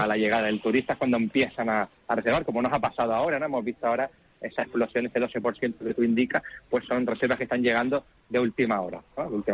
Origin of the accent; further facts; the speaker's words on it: Spain; los que somos asiduos a los acueductos somos nosotros los españoles